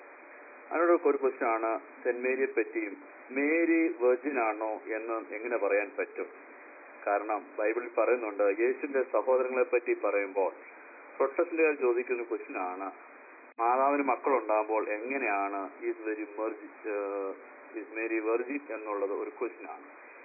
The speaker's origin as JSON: {"language": "Malayalam", "town": "Mylapra", "region": "Kerala", "country": "India", "tie": "born or raised there", "said": "എന്റെ സ്വദേശം മൈലപ്രായാണ്."}